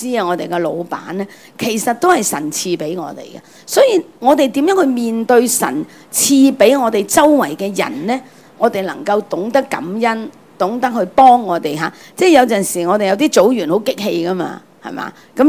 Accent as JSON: {"language": "Cantonese", "country": "China", "said": "我哋中國人有一句叫做初歸新抱，落地孩兒"}